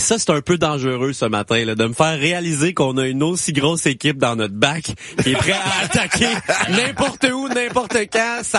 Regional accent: Coaticook, Quebec, Canada; Je viens de Quaticook, là.

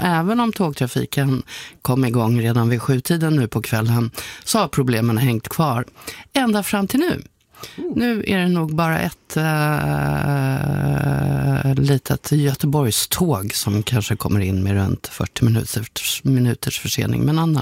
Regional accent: Sweden; accent: Standard Swedish; Eftersom att jag pratar rikssvenska så vill jag bara säga att det är det tråkiga som finns att prata rikssvenska.

